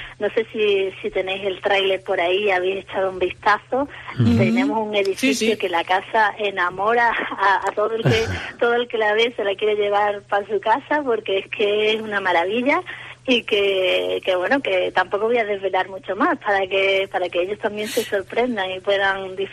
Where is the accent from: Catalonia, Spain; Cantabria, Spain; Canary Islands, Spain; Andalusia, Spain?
Andalusia, Spain; Málaga; accent: Andalusian; además andaluz, nosotros somos de Málaga.